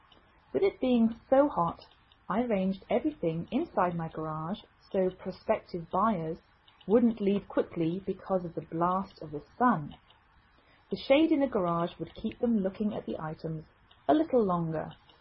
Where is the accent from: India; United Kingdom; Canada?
United Kingdom; England; now in United States